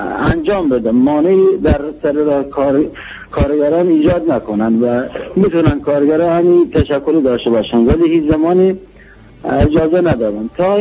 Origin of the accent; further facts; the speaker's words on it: Khuzestan, Iran; به عنوان یک کارگر، به عنوان یک خوزستانی شاغل در نیشکر هفت‌تپه.